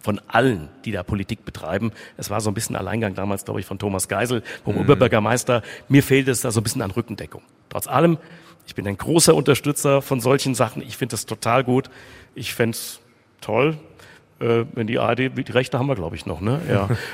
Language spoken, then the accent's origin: German; Frankfurt, Hesse, Germany; now in Cologne, Germany; Bei 65 habe ich noch nicht gelebt in Köln, aber 1980 hat das in meiner Heimatstadt stattgefunden, in Frankfurt. Und da war ich 12 Jahre alt.